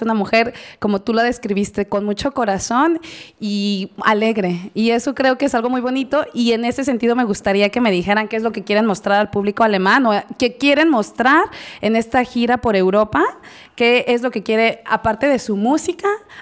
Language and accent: Spanish; Oaxaca, Mexico; para nosotros sería el mole en Oaxaca, por ejemplo, en mi tierra